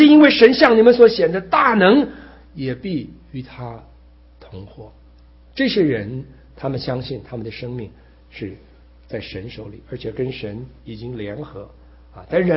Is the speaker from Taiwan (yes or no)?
yes; Taiwan; also born or lived in China; 因为我是生在大陆长在台湾